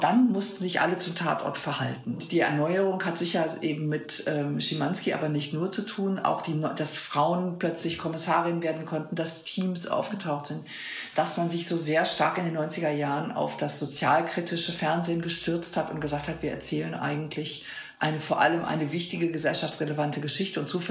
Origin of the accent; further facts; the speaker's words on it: West Germany, Germany; weil ich habe das als Wessi nicht verstanden